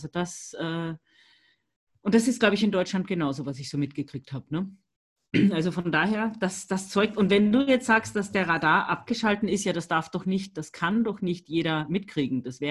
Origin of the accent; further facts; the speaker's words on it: Austria; Bei uns in Österreich waren auch ganz viele so Mini-Erdbeben